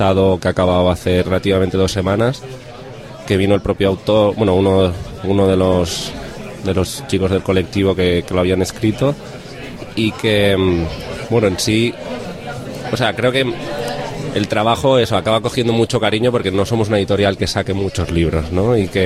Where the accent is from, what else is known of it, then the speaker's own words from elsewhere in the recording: Barcelona, Catalonia, Spain; Nosotros venimos del barrio de Gracia, en Barcelona.